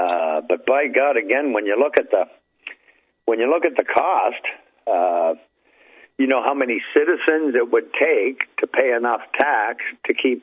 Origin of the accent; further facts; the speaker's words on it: Hamilton, Ontario, Canada; And a friend of mine from my hometown, Hamilton, Ontario, he was supplying the recycled paint.